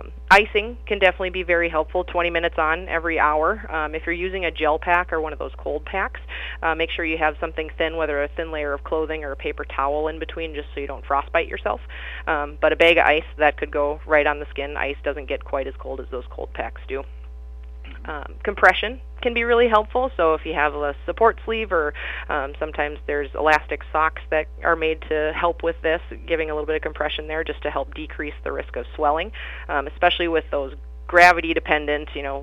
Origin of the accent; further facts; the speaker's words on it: Montevideo, Minnesota, United States; I grew up here in Montevideo, so born and raised, familiar to the area